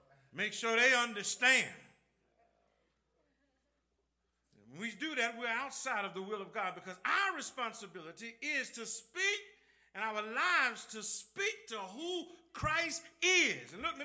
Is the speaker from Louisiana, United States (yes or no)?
yes; Shreveport, Louisiana, United States; Look, when I was growing up in Shreveport, Louisiana, Cedar Grove was where I was.